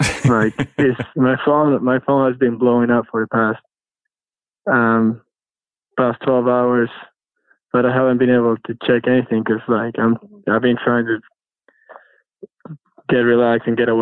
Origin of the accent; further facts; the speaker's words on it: Argentina; English is a second language; now in United States; He's from my hometown as well. We're actually from the same golf club.